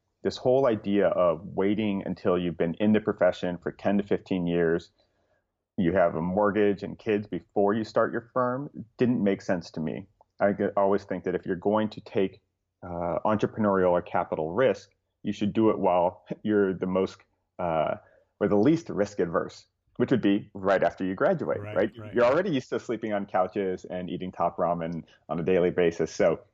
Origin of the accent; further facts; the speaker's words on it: California, United States; So I grew up in Southern California to sort of a family with very modest sort of financial means.